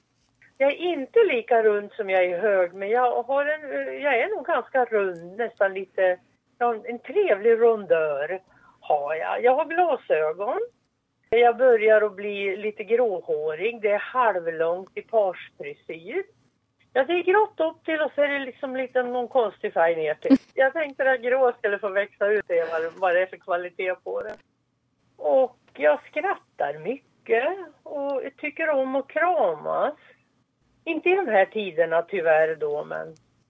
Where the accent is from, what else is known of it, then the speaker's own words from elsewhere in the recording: Sundsvall, Västernorrland County, Sweden; Jag är född i Sjöböle i Sundsvall. Och bodde många år i Sundsvall innan då maken och jag sa upp oss från våra jobb, köpte värdshus och flyttade västerut. Och sen dess har vi bott här uppe.